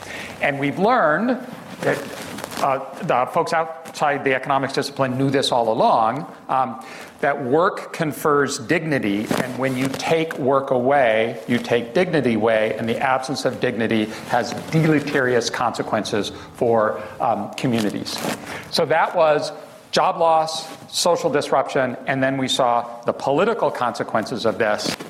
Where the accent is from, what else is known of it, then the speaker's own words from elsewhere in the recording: Fresno, California, United States; I come from Fresno, California. We are proudly the raisin capital of the world.